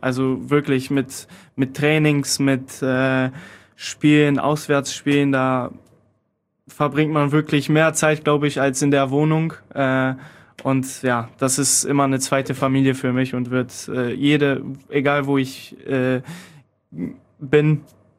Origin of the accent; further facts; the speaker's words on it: Poland; now in Krefeld, Germany; Ich bin hier nach Deutschland gekommen. Ich komme aus Polen